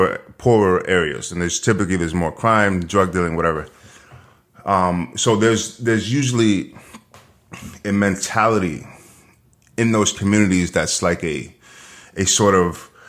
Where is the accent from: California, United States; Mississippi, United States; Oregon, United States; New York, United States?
New York, United States; New York City; And so growing up in New York, right? Growing up in the inner city, I didn't grow up poor or anything like that, but you know, the poor neighborhoods in Manhattan